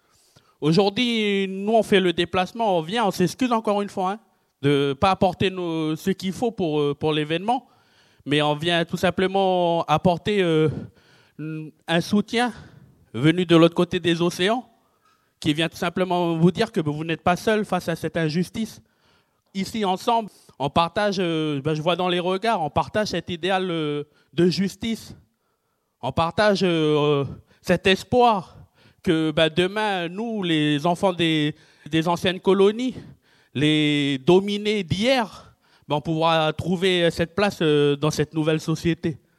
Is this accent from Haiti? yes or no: no; New Caledonia; ça sera comme on fait chez nous en Nouvelle-Calédonie, en Kanaky.